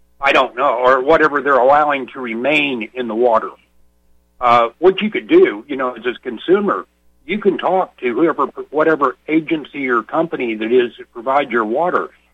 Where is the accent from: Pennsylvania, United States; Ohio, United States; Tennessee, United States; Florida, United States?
Florida, United States; Merritt Island; I grew up on Merritt Island most of my life, and there it's this pure either white or yellow sand.